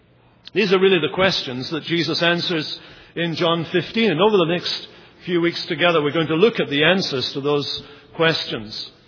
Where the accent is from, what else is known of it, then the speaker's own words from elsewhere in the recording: Scotland, United Kingdom; now in London, United Kingdom; I'm Scottish. This is the accent we'll be using when we all get to heaven. It's been modified over the years with a little bit of Irish, a little bit of Canadian, and now I'm doing cross-cultural missionary work in London, England